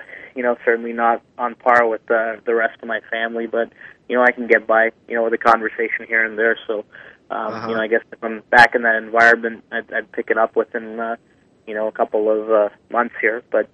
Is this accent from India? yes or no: yes; India; I know it's kind of, pathetic being Indian that I don't know